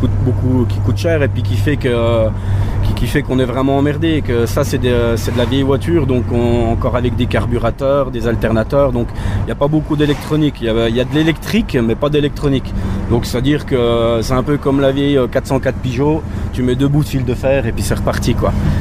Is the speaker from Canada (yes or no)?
no; Pontarlier, Bourgogne-Franche-Comté, France; Si, si, je suis d'ici. Moi, je suis natif de Pontarlier, toujours été sur Pontarlier.